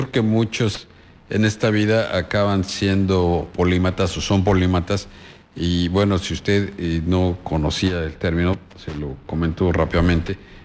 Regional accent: Mexico; Los que somos los dueños somos los mexicanos, los que pagamos impuestos

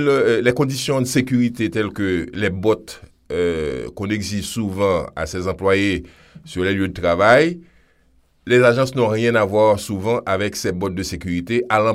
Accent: Haiti; now in Canada; Moi, je suis haïtien, ça fait un peu plus de 2 ans que je vis au Québec.

